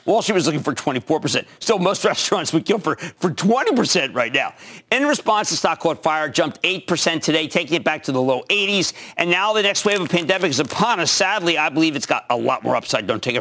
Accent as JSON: {"language": "English", "town": "Philadelphia", "region": "Pennsylvania", "country": "United States", "said": "I know this because I'm from Philadelphia."}